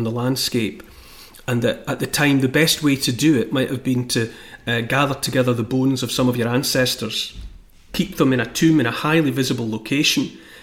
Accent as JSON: {"language": "English", "region": "Scotland", "country": "United Kingdom", "said": "for me as a Scottish person"}